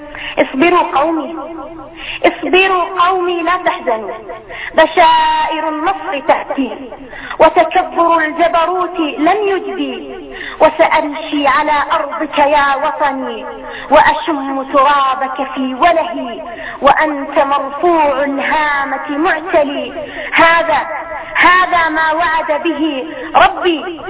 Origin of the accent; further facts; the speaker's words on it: Syria; وأنا سورية ولم أرى سوريا